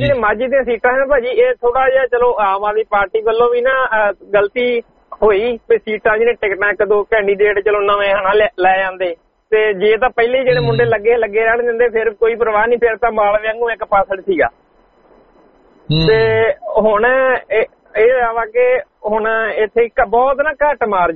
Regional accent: Khadoor Sahib, Punjab, India; ਤੇ ਮੇਰਾ ਪਿੰਡ ਵੈਸੇ ਖਡੂਰ ਸਾਹਿਬ ਦੇ ਵਿੱਚ, ਮੇਰਾ ਪਿੰਡ ਖਡੂਰ ਸਾਹਿਬ ਚ ਆਉਂਦਾ।

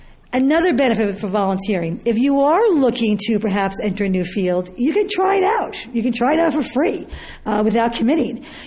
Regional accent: New York, United States; He did not, that I came from New York.

